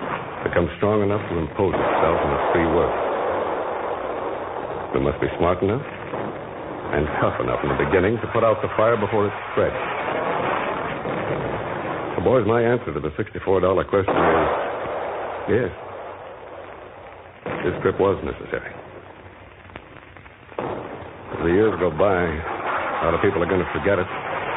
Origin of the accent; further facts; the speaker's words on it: Chillicothe, Ohio, United States; I'm from Chillicothe.